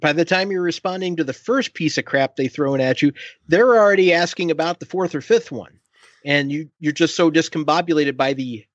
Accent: Indiana, United States; I want to state for the record that it's hilarious that I grew up in Indiana

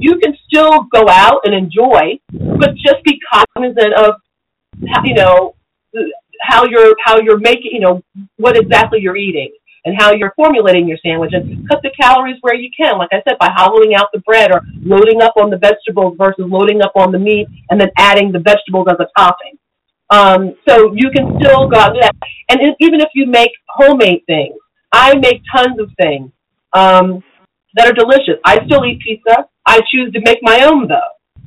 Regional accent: New Jersey, United States; You know, I'm from South Jersey, so we do that all the time.

